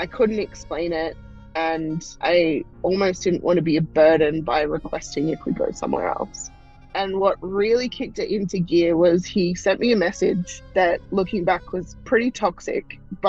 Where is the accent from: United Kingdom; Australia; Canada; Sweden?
Australia